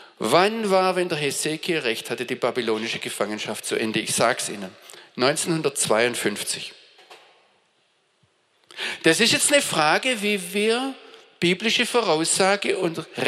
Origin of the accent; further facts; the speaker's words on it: Pforzheim, Baden-Württemberg, Germany; Wir kommen alle aus der Pforzheimer Gegend